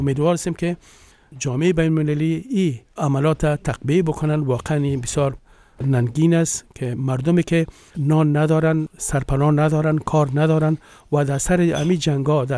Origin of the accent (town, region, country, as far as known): Afghanistan